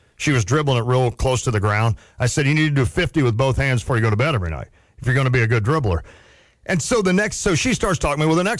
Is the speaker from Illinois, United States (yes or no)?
yes; Illinois, United States; And the mom started laughing because they knew I was from Illinois.